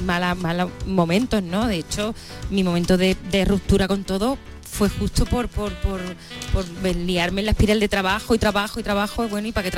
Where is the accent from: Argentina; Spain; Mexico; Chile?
Spain; Coria, Extremadura; now in Madrid, Spain; he vivido mucho tiempo fuera, he vivido en Madrid, pero yo tenía 3 días libres y me venía a Coria. O sea, Coria es mi... O sea, porque es mi pueblo, ahí … ahí la gente no me pide fotos, ahí soy yo